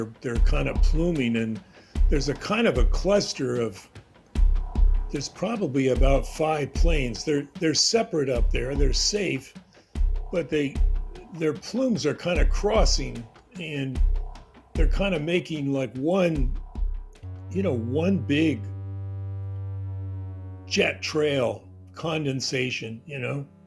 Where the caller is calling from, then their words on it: Nova Scotia, Canada; I'm calling from Nova Scotia. I'm on the coast, and I'm on the south shore in a rural area